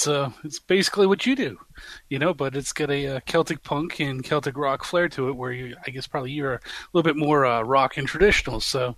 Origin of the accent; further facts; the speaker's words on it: Windsor, Ontario, Canada; where I grew up at in Windsor, Ontario, Canada